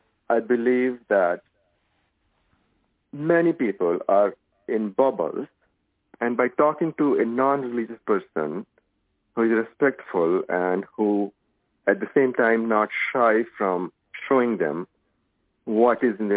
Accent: Seattle, Washington, United States; also born or lived in India; I said, I'm from Seattle. And he said, well, where were you born? So I said, India.

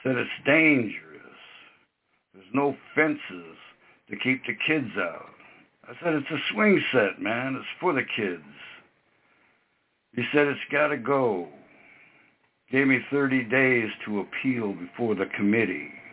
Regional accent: Watsonville, California, United States; You know, I'm from Santa Cruz, Watsonville.

